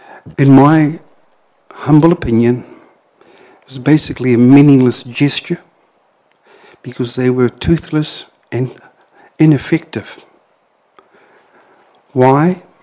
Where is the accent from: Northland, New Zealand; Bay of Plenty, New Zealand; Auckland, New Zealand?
Bay of Plenty, New Zealand; Rotorua; Been born and bred in Rotorua, educated in Rotorua, the Rotorua Boys High School, and then left for 22 years to serve with the military. Coming back home